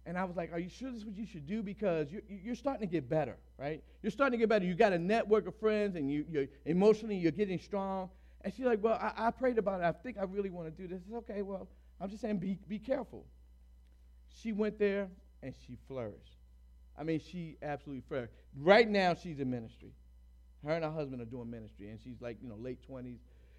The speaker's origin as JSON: {"language": "English", "town": "Baltimore", "region": "Maryland", "country": "United States", "tie": "born or raised there", "said": "I grew up in Baltimore where I've seen the wrong end of a gun more times than I can count."}